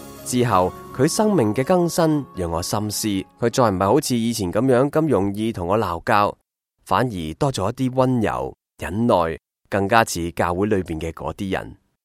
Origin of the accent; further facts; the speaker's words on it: northern China, China; 我则是来自北方的农村，